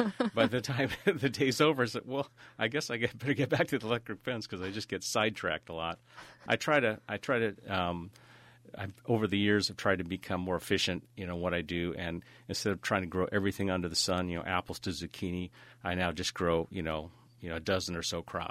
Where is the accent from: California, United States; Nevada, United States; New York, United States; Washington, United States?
California, United States; I grew up in Southern California, I hate to admit it